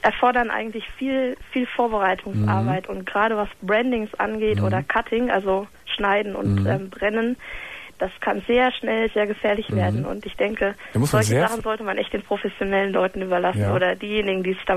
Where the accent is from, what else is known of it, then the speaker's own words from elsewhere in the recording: Aachen, North Rhine-Westphalia, Germany; Also ich habe einen SM-Stammtisch hier in Aachen. Ich komme aus Aachen.